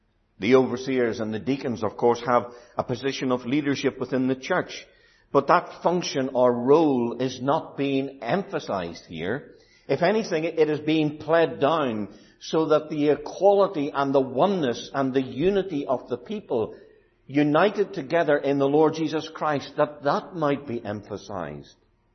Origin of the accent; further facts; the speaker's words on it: Ireland; Now, there are times when my Irish identity will show. When the rugby is on, I'm afraid I'm Irish through and through.